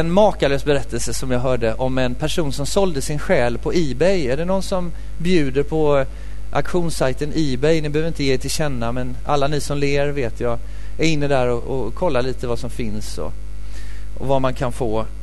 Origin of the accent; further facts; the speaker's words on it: Nässjö, Jönköping County, Sweden; accent: Småland; Men det är väl någon småländsk åkomma. Jag kommer från Nässjö från början och där talar man så.